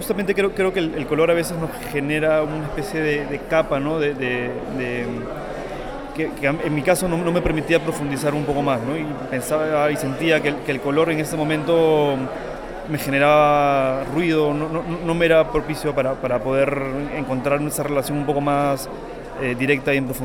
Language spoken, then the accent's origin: Spanish; Peru; soy un fotógrafo peruano